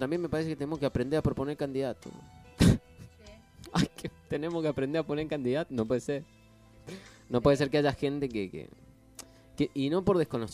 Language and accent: Spanish; Argentina; justamente porque tal vez hemos venido haciendo mal la política como argentinos